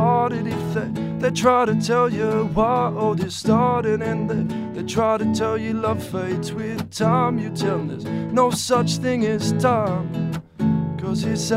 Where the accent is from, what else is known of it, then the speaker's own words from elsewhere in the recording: Bendigo, Victoria, Australia; Yeah, from Melbourne, Bendigo originally. In Melbourne, I got lots of family over there